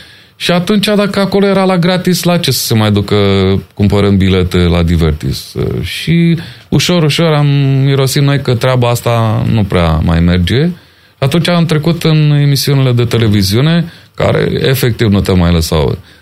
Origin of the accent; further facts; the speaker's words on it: Piatra Neamț, Neamț County, Romania; Eu am crescut în Piatra Neamț, care avea pe vremea aia, cred că cel mai bun teatru din București.